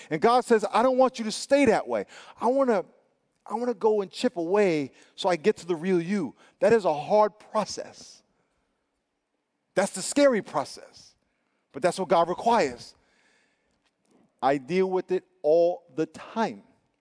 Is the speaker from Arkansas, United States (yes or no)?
no; New York, United States; the one blessing I have is I grew up in New York. Anybody from New York?